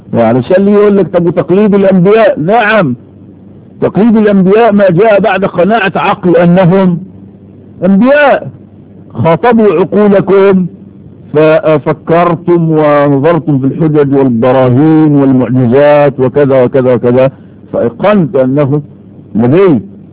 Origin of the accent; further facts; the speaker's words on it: Egypt; وأقول على الأقل في بلدنا مصر بسبب التقليد.